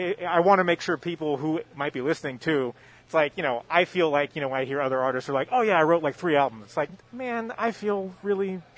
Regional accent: California, United States; also born or lived in Los Angeles; now in Pittsburgh, United States; I mean, I grew up in the Bay Area and, you know, when I was telling friends and family, like, yeah, we're going to move to Pittsburgh because at the time we were living in LA.

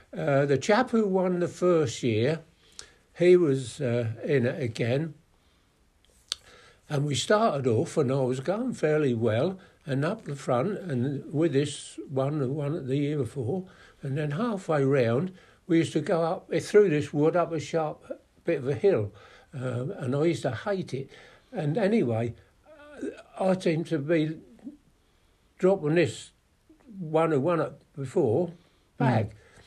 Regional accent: Newmarket, East of England, United Kingdom; In Newmarket. I was in Newmarket until about... I went in the army in 1954.

